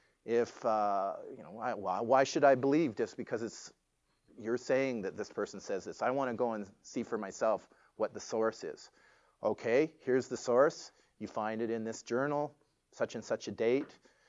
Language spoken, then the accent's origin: English; Toronto, Ontario, Canada; I grew up in Toronto.